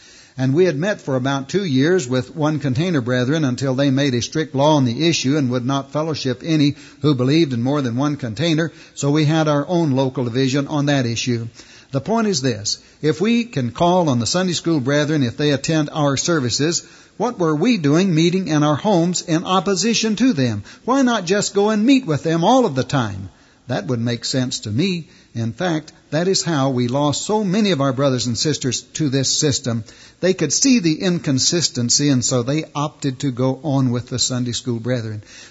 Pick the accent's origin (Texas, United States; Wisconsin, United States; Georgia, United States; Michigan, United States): Texas, United States; As I grew up in West Texas, the practice among most of the preachers was to book a week or 10-day meeting at a church.